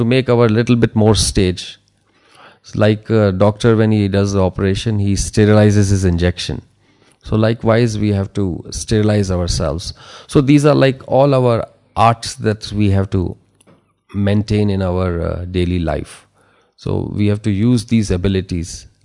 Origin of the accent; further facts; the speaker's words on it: Dubai, United Arab Emirates; Well, I'm from Dubai and I got this opportunity.